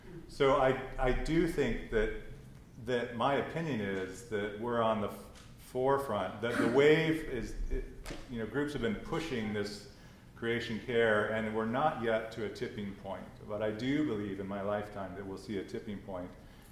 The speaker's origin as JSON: {"language": "English", "town": "Detroit", "region": "Michigan", "country": "United States", "said": "I'm from Detroit, so in quite a red group of churches"}